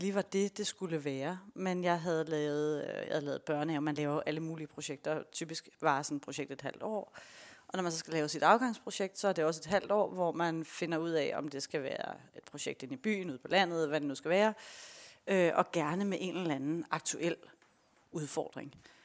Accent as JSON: {"language": "Danish", "town": "Copenhagen", "region": "Capital Region of Denmark", "country": "Denmark", "tie": "born or raised there", "said": "fordi jeg er født i København og opvokset heroppe."}